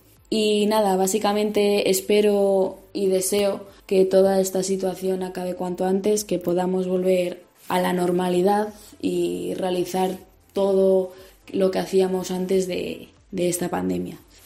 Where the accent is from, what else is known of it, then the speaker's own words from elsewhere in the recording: Palencia, Castile and León, Spain; yo soy de Palencia y estoy estudiando en León